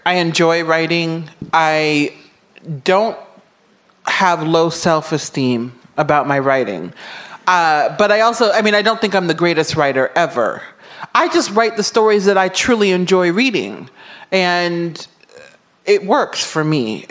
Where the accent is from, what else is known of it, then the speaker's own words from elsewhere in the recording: Nebraska, United States; I'm from the Midwest. I was born in Nebraska. I've lived in the Midwest for about 30 of my 42 years.